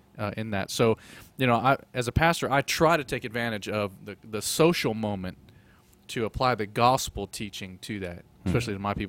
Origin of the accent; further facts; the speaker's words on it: Nashville, Tennessee, United States; now in Mississippi, United States; I came from Nashville, urban context. You know, much more ethnically diverse in pretty much every aspect of where I was. Come to Mississippi